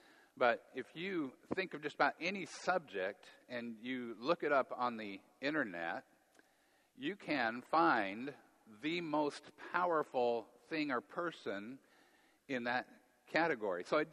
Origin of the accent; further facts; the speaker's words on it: Montana, United States; I was born and raised in Montana.